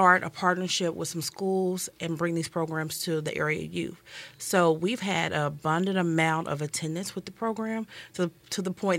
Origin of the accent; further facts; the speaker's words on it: the South, United States; And I know me growing up in the South, my grandmother taught me how to garden and different things like that.